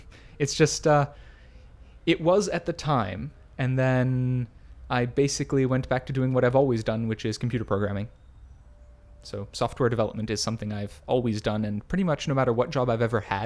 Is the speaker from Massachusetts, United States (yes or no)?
no; Texas, United States; moved away as an adult; also born or lived in Oklahoma; now in London, United Kingdom; Well, most recently Oklahoma, but I grew up partially in Texas as well.